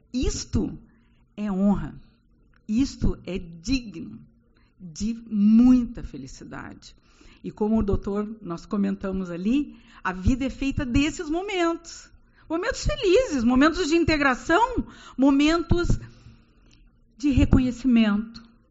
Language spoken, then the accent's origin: Portuguese; Santana do Livramento, Rio Grande do Sul, Brazil; now in Uruguaiana, Brazil; Sou de Santana do Livramento. Quando vim para Uruguaiana, vim a contragosto.